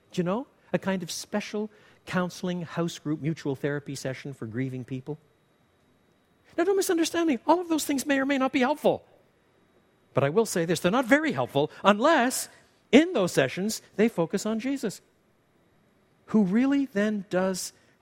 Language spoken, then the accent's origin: English; French Canada, Canada; Although I was brought up in French Canada, my parents were both born in the United Kingdom.